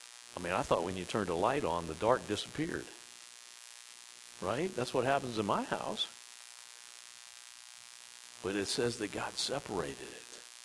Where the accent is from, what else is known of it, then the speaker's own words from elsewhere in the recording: Chesapeake Bay, United States; I grew up on the Chesapeake Bay, and I loved looking out over the bay and seeing the storms come across the bay.